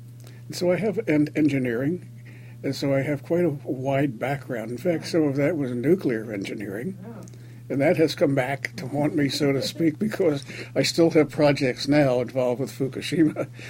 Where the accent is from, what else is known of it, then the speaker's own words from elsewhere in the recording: Philadelphia, Pennsylvania, United States; Well, I was born in Philadelphia, 1933, the year that I believe that Hitler became chancellor.